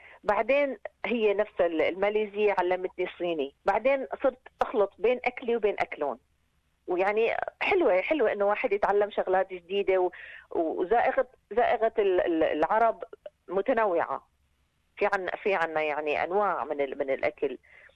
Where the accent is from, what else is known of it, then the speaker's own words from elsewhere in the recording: Syria; now in Australia; لأن جيت من الشام وبعدين اجيت ببلد